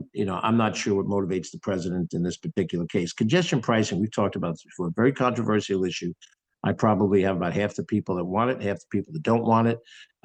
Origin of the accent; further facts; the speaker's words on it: Mount Vernon, United States; the school children in impoverished neighborhoods like the one I grew up in Mount Vernon